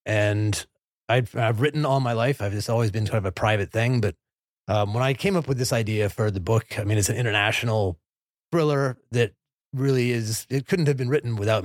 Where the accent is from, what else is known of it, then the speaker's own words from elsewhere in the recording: Morocco; now in New York, United States; I moved here from Morocco and I sort of crash landed into New York, and I lived in Brooklyn.